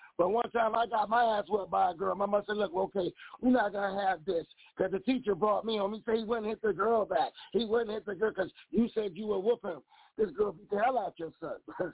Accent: Bridgeport, Connecticut, United States; from Father Panic University, Bridgeport, Connecticut.

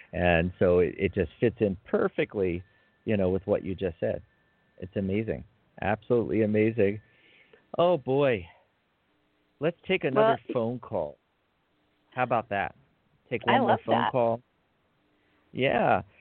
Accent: Philadelphia, Pennsylvania, United States; Well, I'm from Philadelphia, and we used to say

